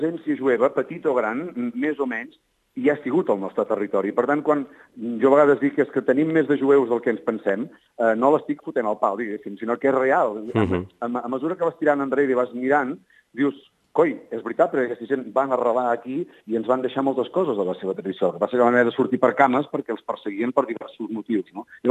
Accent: Besalú, Catalonia, Spain; Jo soc fill de Besalú

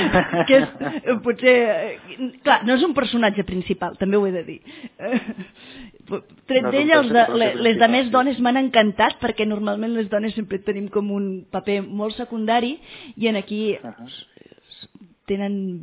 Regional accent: Barberà de la Conca, Catalonia, Spain; el José Agustín Goytisolo tenia casa al meu poble, a Barberà de la Conca

